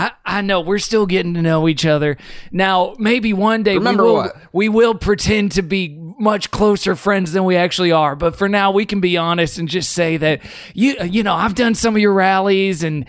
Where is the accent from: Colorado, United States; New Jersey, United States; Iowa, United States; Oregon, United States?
New Jersey, United States; Freehold; growing up in Freehold, New Jersey, I was just a little fat kid that wanted to tap dance myself.